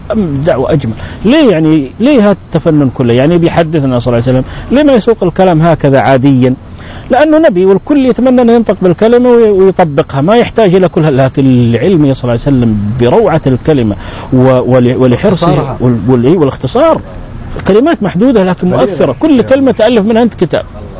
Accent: Mecca, Makkah Province, Saudi Arabia; now in Jeddah, Saudi Arabia; ما دمت انا يعني من مكة عموما وان كنا في جدة الآن نعم. تعرف نحن مكة وجدة شيء واحد

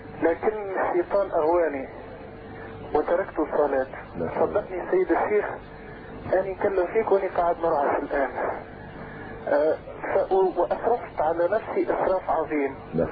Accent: Tunisia; أنا شاب تونسي والحمد لله مسلم ومؤمن بالله.

